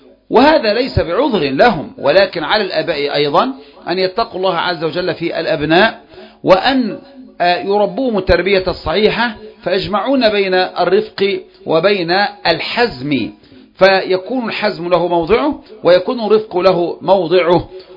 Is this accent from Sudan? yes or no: no; Egypt; عندنا في مصر